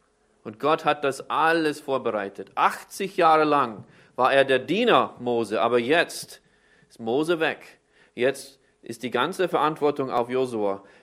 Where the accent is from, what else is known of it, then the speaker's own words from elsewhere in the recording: Vienna, Austria; born there; German is a second language; Also ich bin in Wien zwar geboren, aber ich bin jetzt vom Staatsbürgerschaft kein Österreicher.